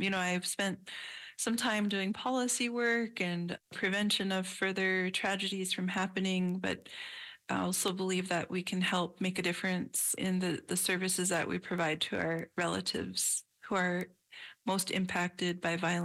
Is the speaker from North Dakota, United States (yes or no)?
yes; Mandaree, North Dakota, United States; We grew up in Mandaree, but west of Mandaree